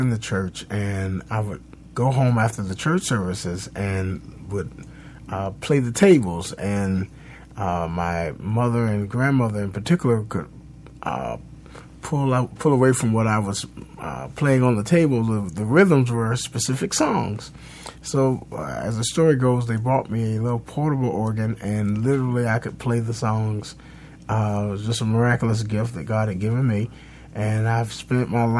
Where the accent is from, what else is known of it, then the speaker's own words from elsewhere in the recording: Tampa, Florida, United States; Yes, born and raised in Tampa, and seem to be so fixed in this community, I can't seem to get away.